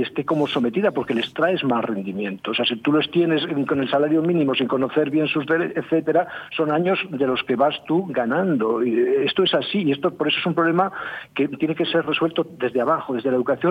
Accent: Asturias, Spain; yo soy asturiano y soy verde aceituna

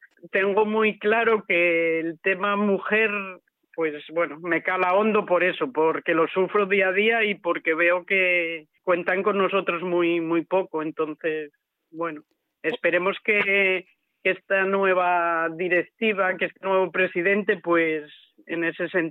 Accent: Asturias, Spain; somos cuatro chicas asturianas con posibilidades de ir a regatas internacionales

